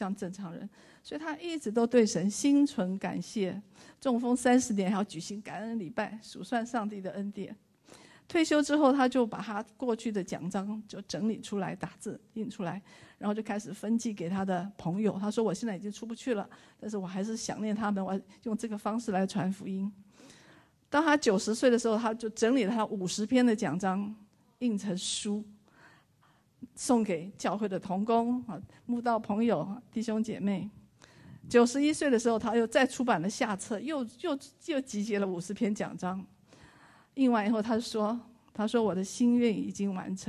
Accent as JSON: {"language": "Chinese", "country": "China", "said": "本来死亡就是我们中国人最不想面对的事情"}